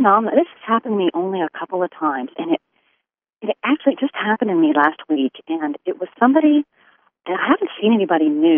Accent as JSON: {"language": "English", "region": "the South", "country": "United States", "said": "Maybe just because I'm a Southerner, I don't know"}